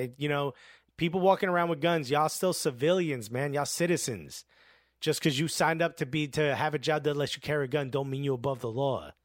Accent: Newark, New Jersey, United States; because I grew up with kids in Newark being like, yo, shit goes down at traffic stops.

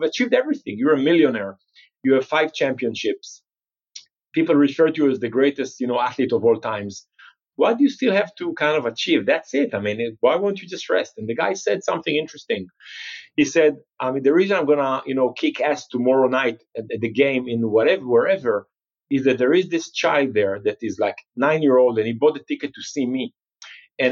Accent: Jerusalem, Jerusalem District, Israel; English is a second language; I've had great childhood back in Jerusalem, back in the days. Classic kind of 90s childhood. I was born in 1976.

